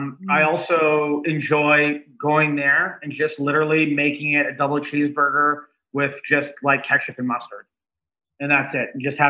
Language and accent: English; Toronto, Ontario, Canada; now in Los Angeles, United States; Yeah, I'm from Toronto originally.